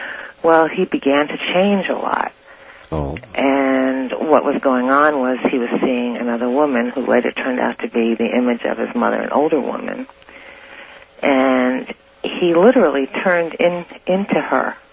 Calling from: Santa Rosa, California, United States; I'm calling from Santa Rosa.

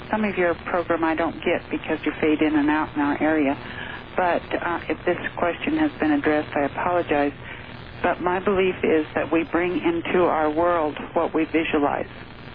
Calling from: Laramie, Wyoming, United States; Laramie, Wyoming.

